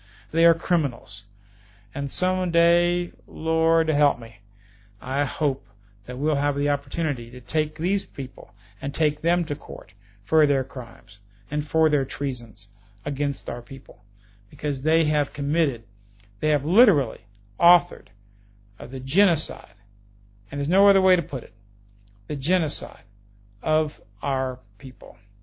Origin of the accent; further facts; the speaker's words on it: United States; And as American, I can offer a tremendous amount of advice to them.